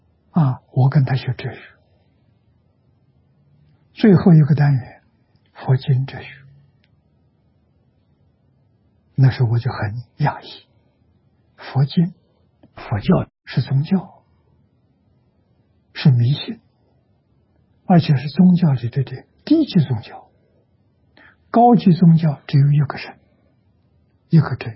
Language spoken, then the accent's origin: Chinese; Anhui, China; 啊，我们老家安徽这个地方，啊，江南江北，还有一点迹象还没有磨灭，房子老房子还在